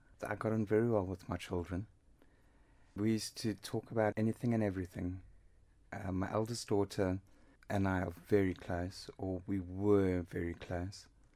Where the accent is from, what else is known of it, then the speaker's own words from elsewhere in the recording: South Africa; also born or lived in London; now in Harrogate, United Kingdom; Well, we immigrated from South Africa.